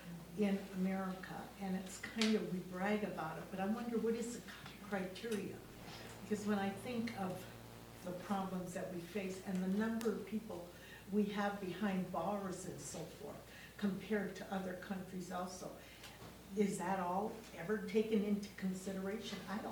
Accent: Wenatchee, Washington, United States; from Wenatchee.

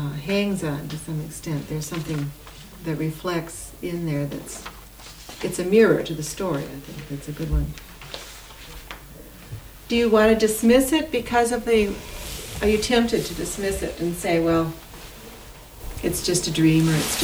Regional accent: Moorhead, Minnesota, United States; I was raised in Moorhead, Minnesota, and to me the prairie being like the sea is a very natural kind of a connection.

